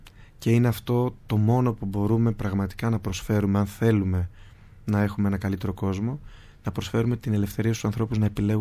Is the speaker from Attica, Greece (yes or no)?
no; Georgianoi, Central Macedonia, Greece; also born or lived in Veria; Στους Γεωργιανούς. Μισό χρόνο μέναμε στη Βέρεια, μισό χρόνο στους Γεωργιανούς.